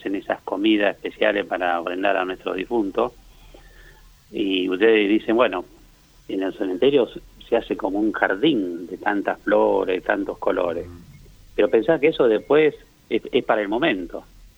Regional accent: Tilcara, Jujuy, Argentina; desde mi Jujuy en Tilcara, desde muy chico, porque, bueno, trabajaba ahí, vivía, digamos, en Tilcara, y, bueno, toda mi familia somos de Tilcara, mi abuelo, mi bisabuelo.

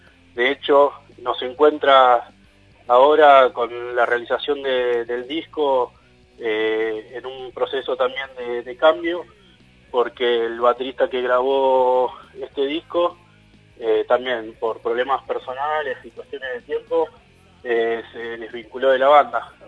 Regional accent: Buenos Aires, Argentina; si bien yo no soy oriundo ni nacido acá en la provincia de Santa Cruz, sino que vengo de Buenos Aires

